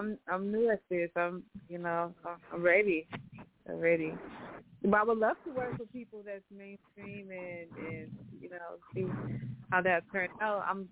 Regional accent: Inglewood, California, United States; No, I'm born and raised. I was born and raised in California. It's from Inglewood.

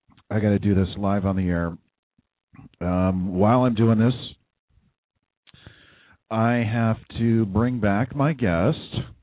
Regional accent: California, United States; I'm from California, bro. We don't stay shit like that, dude.

